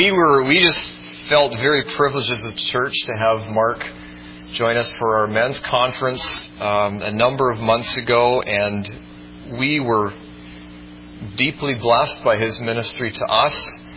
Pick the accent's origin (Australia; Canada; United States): Canada; Well, since I'm Canadian, I almost feel obligated to say, how's it going, eh?